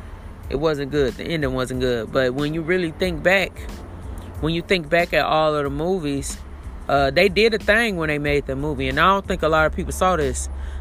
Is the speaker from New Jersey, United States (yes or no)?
no; Gary, Indiana, United States; Majority of my family is from Chicago, but I never grew up in Chicago. So, but I grew up in Gary.